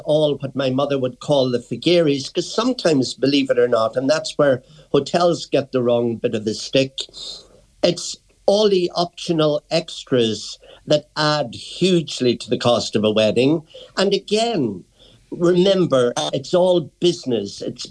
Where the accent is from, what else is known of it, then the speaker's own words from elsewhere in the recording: Ireland; people in Ireland, we as an Irish race, we're more confident.